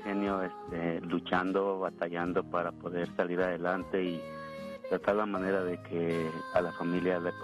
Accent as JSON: {"language": "Spanish", "country": "Guatemala", "moved": "as an adult", "said": "tenía como 26 años cuando salí de Guatemala"}